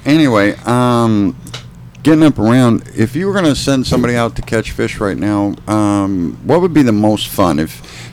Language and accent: English; Wisconsin, United States; I mean, I was born in the Midwest. I did northern Wisconsin and all the rest of that stuff.